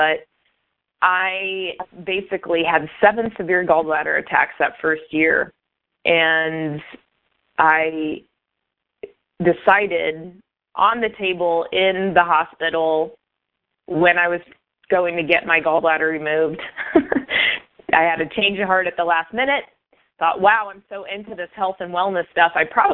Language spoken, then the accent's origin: English; Midwest, United States; now in San Francisco, United States; I'm originally from the Midwest.